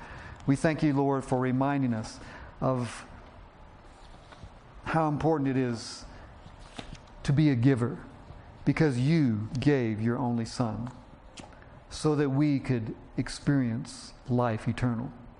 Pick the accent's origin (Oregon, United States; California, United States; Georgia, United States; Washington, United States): Georgia, United States; I'm from Georgia. You know, we worship Sunday morning, Sunday night, Wednesday night, and sometimes we threw in a Thursday.